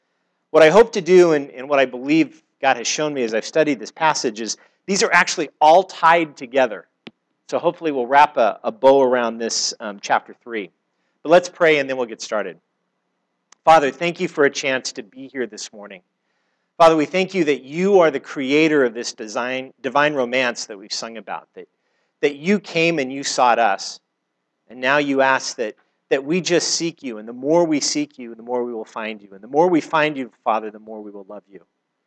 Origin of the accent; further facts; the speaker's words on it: Santa Maria, California, United States; So I grew up in Santa Maria, and if you know much about Santa Maria, it is known for its weather, for wind most of the year